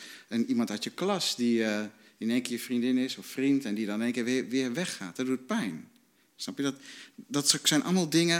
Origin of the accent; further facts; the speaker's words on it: Netherlands; Nee, wist je dat wij als Nederlanders allemaal 404.000 miljoen euro schuld hebben? Dat is gewoon onze schuld als land.